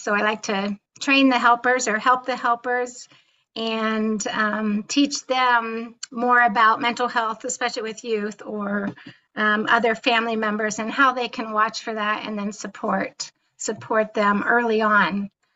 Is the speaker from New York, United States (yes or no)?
no; Ohio, United States; moved away as an adult; also born or lived in California; now in Redding, United States; So I was born and raised in Ohio, and so I'm a Midwestern girl. We moved to California after my second year of college, and lived in Central California for a while.